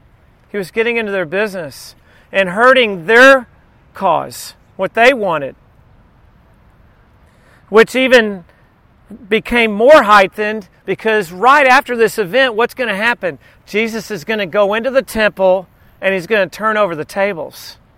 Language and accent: English; Corpus Christi, Texas, United States; In fact, in my hometown in Corpus Christi, nothing was open on Sunday except for gas stations or a grocery store.